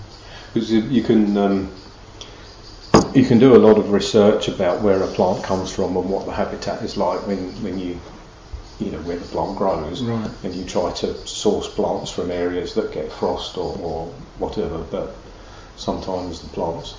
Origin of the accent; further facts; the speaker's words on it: Chalkwell, East of England, United Kingdom; also born or lived in Wembley; I was born in Wembley, but moved to Chalkwell when I was four. Grew up in Chalkwell.